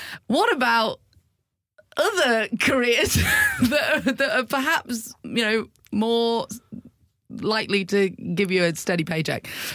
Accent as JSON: {"language": "English", "town": "Macclesfield", "region": "North West England", "country": "United Kingdom", "tie": "born or raised there", "said": "because I grew up in Macclesfield"}